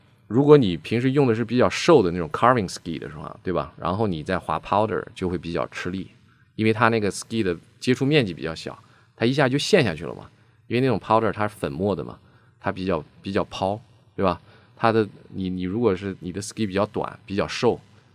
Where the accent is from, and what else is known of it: China